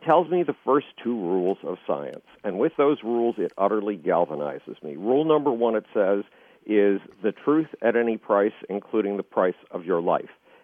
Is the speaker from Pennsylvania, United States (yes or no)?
no; Buffalo, New York, United States; there I am very much alone in my hometown of Buffalo, New York, and it's Saturday afternoon